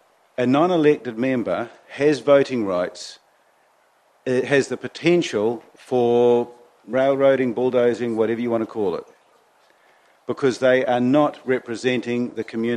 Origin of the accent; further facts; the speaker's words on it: Western Heights, Bay of Plenty, New Zealand; I grew up in Western Heights. I went to Western Heights Primary School, Kaitau Intermediate School, Western Heights High School.